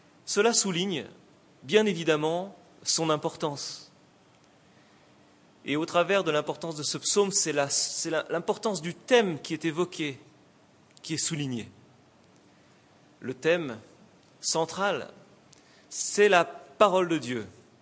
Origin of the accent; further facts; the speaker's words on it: France; Chez nous, en France, c'est plus rapide.